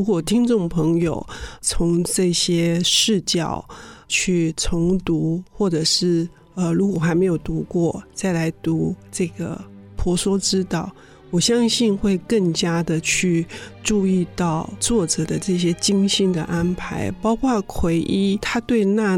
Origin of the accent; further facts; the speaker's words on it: Tainan, Taiwan; 我是台南的人，籍贯台南，